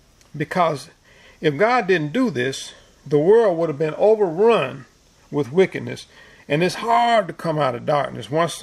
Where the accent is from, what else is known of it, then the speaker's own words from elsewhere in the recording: United States; See, I grew up in America listening, going to public school.